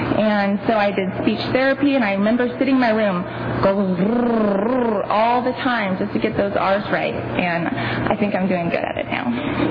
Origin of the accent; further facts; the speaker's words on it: Three Rivers, United States; How it started, I grew up in Three Rivers, and I have... Thank you. I love Three Rivers. Grew up, you know, country girl, going outside, going hunting and fishing